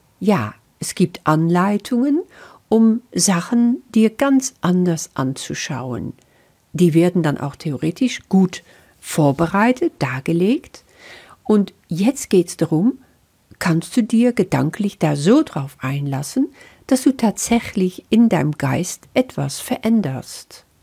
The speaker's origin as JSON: {"language": "German", "country": "Netherlands", "second_language": "German", "lives_now": "Germany", "said": "Das ist nun mal so als Niederländerin. Ich bin schon so lange in Deutschland, aber du wirst dich daran gewöhnen, dass mein Deutsch einfach nicht perfekt ist."}